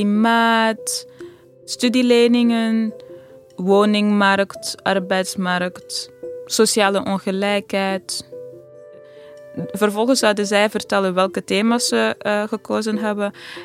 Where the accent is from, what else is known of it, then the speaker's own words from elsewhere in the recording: Amsterdam, North Holland, Netherlands; Rotterdam lijkt mij als Amsterdammer, leek Rotterdam mij interessanter.